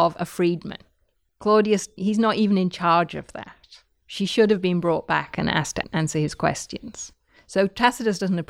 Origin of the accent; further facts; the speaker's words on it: United Kingdom; And being British, I say, oh, of course, the French.